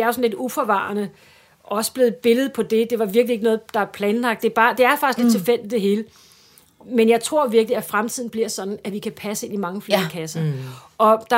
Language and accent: Danish; Capital Region of Denmark, Denmark; Jeg kommer fra Vestegnen, jeg boede hele mit liv